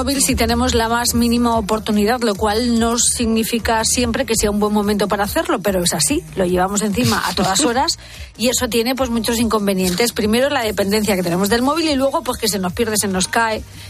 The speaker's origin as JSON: {"language": "Spanish", "region": "Castilla-La Mancha", "country": "Spain", "said": "En mi tierra"}